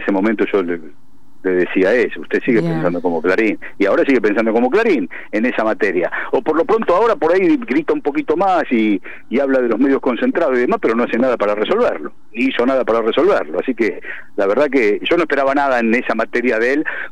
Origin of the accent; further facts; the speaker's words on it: Lomas de Zamora, Buenos Aires Province, Argentina; yo de pibe nací en Lomas, vivo en Lomas, en mi barrio, o sea, mi papá y mi mamá son de Loma, mis abuelos son de Loma, yo viví toda la vida acá, tengo una vida absolutamente cotidiana, barrial